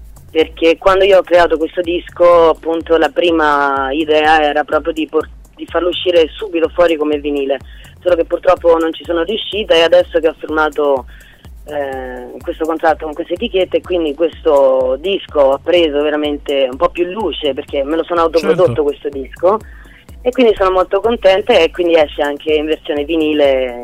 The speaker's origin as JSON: {"language": "Italian", "town": "Rome", "region": "Lazio", "country": "Italy", "accent": "Roman", "lives_now": "Vicenza, Italy", "said": "Sì, sono vicentina, anche se la mia parlata risulta sempre romana. Io sono romana, ma sono 18 anni che sono residente a Vicenza."}